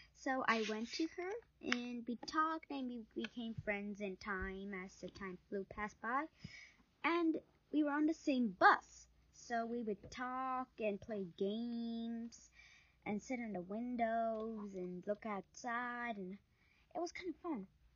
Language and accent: English; South India, India; Where are you from? And I was like, South India.